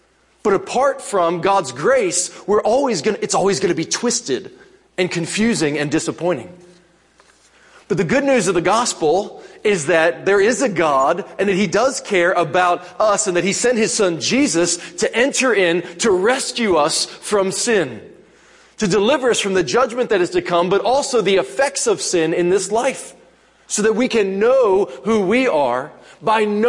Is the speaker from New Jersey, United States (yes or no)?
no; West Virginia, United States; If you've never been there, I'm from West Virginia. I can say that.